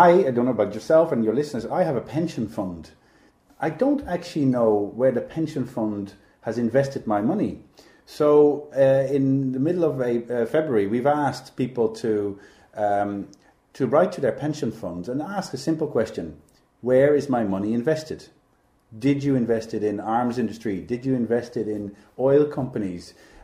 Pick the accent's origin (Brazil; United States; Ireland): Ireland; That means they apply in Ireland. Okay. So we, as Irish citizens, we're going to be affected by these goals